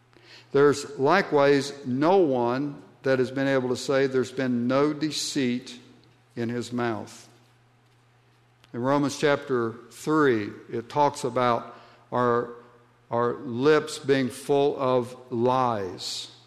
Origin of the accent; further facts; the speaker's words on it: Ohio, United States; accent: hillbilly twang; moved away; I grew up in Southeast Ohio, and I kind of got stuck with this hillbilly twang, and I can make it worse, believe me, because I've lived away long enough.